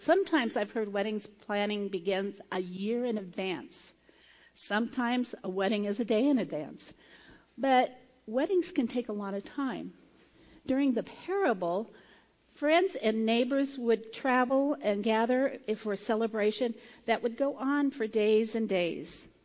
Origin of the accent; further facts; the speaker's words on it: Nebraska, United States; I am reminded of growing up in Nebraska.